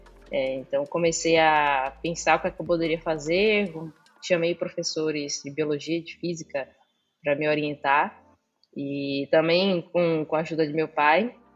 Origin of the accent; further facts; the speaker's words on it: Salvador, Bahia, Brazil; Salvador, Bahia. Fui criada como filha única